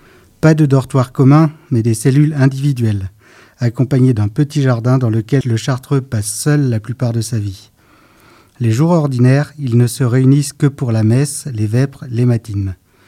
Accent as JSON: {"language": "French", "town": "Grenoble", "region": "Auvergne-Rhône-Alpes", "country": "France", "moved": "yes", "said": "je suis un grenoblois émigré en Picardie."}